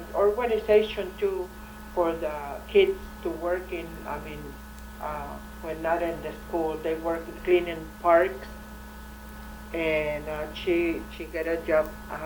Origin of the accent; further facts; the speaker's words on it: Texas, United States; English is a second language; when I grew up over there in Texas, it was not, a lot of the field work, to work.